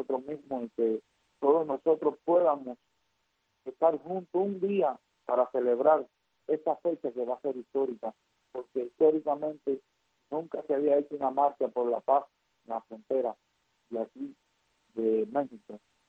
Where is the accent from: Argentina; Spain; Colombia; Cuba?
Cuba; somos cubanos